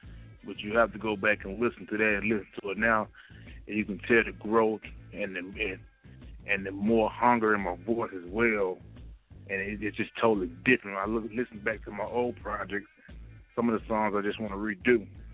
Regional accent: Selma, Alabama, United States; now in Huntsville, United States; Yeah, man, I'm from the Selma, Alabama, man, the 27, you know, Selma 50, you know how we do it down there, man, in the small town. I'm in Huntsville right now, man, been there for 10 years now.

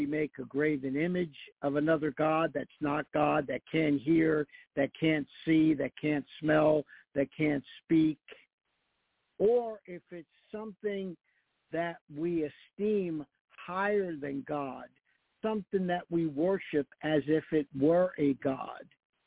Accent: United States; We're so divided because we're forgetting the fact that we're Americans.

